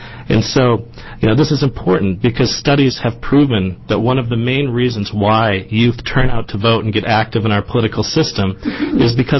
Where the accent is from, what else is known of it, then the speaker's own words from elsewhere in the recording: Wisconsin, United States; On a personal note, I grew up in Wisconsin, a state with vote by mail.